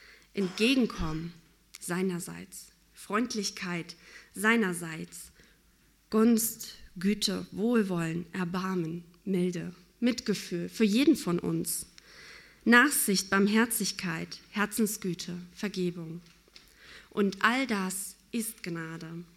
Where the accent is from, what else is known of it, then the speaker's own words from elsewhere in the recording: Kazakhstan; German is a second language; now in Germany; Ich bin groß geworden in Kasachstan, dort bin ich auch geboren. Und ich bin sehr, sehr atheistisch groß geworden.